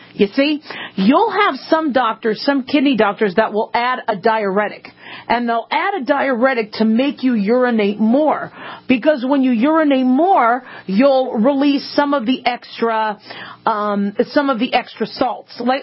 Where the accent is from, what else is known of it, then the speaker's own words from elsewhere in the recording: Phoenix, Arizona, United States; also born or lived in Las Vegas, Nevada; You know, growing up in Phoenix and Las Vegas, it's kind of dry, deserty weather, so you need hydration, you need fluid.